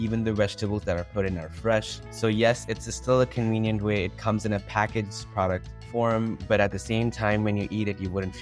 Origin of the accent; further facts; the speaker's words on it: India; now in United States; I'm originally actually from India and I've grown up eating vegetarian foods for the majority of my life. Moving to the US